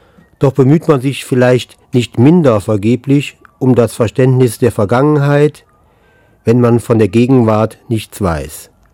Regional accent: Neuss, North Rhine-Westphalia, Germany; die Jugendpflege in meiner Heimatstadt Neuss

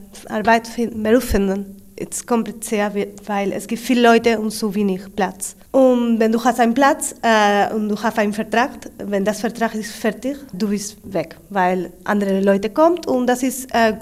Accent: Spain; German is a second language; now in Germany; ich komme aus Spanien und ich bin 34 Jahre alt. Ich bin hier 10 Monate schon

